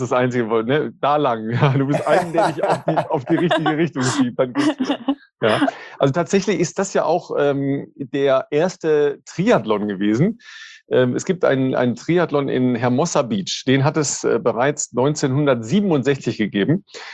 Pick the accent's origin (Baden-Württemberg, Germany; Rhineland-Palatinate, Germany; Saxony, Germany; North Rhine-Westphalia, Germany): North Rhine-Westphalia, Germany; in meiner Heimat, im nördlichen Ruhrgebiet